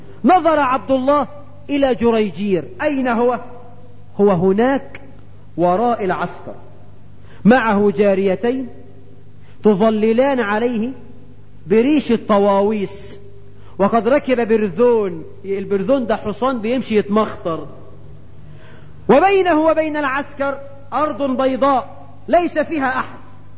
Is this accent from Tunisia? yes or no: no; Egypt; هو احنا كمصريين مش قاومنا في القناة